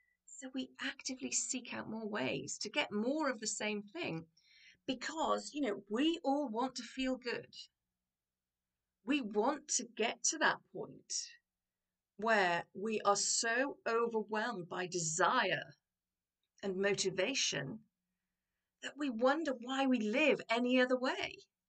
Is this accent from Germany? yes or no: no; United Kingdom; particularly as British people, we say thank you